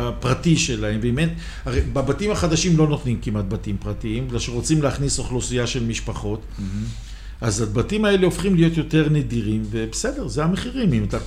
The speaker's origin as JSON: {"language": "Hebrew", "town": "Jerusalem", "region": "Jerusalem District", "country": "Israel", "said": "לי כירושלמי שיש לי קריית יובל כן."}